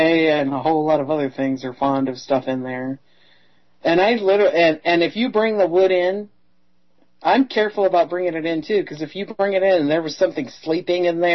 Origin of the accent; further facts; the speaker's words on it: Midwest, United States; And I fell asleep on the couch because I'm from the Midwest.